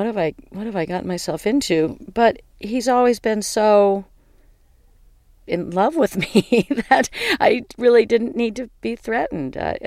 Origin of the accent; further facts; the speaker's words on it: San Francisco, California, United States; I mean, I grew up in the San Francisco music scene, just on the younger fringes of it